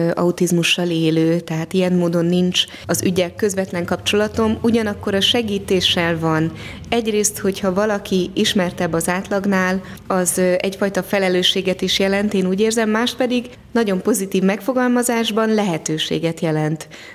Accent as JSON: {"language": "Hungarian", "town": "Budakalász", "region": "Pest", "country": "Hungary", "tie": "born there", "said": "Budakalász az én szülőfalum is, és az édesapám is ott élt szinte egész életében."}